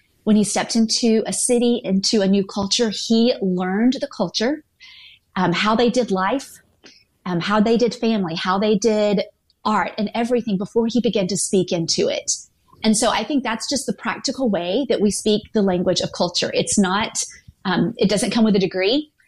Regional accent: the South, United States; now in San Francisco, United States; And my roots are in the South. So I grew up in the Bible Belt. I grew up as a pastor's kid.

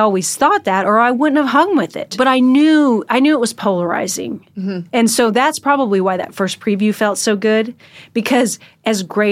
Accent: Washington, United States; We're from completely different parts of the country. Mm-hmm. He's from Texas and I'm from Washington.

